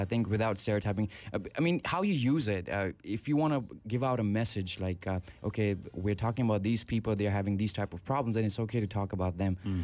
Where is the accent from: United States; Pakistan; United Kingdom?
Pakistan; I tell women I'm from Pakistan, they assume I sell carpets.